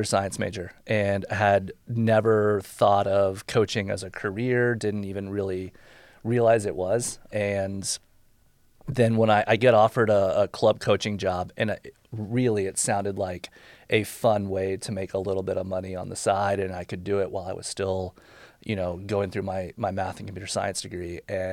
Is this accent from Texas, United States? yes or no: yes; Houston, Texas, United States; I played every sport growing up. I grew up in Houston, Texas.